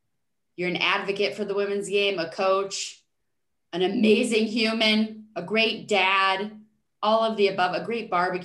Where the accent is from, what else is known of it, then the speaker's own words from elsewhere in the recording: New York, United States; I'm happy that I'm from New York, but I'm living in California